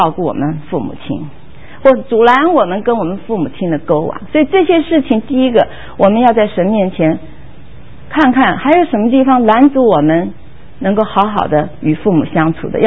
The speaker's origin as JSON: {"language": "Chinese", "country": "China", "said": "我们中国人很愿意说孝顺"}